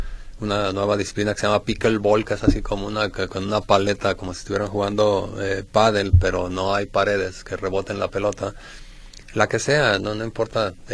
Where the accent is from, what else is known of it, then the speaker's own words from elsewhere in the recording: Mexico; Pues, si así somos los mexicanos.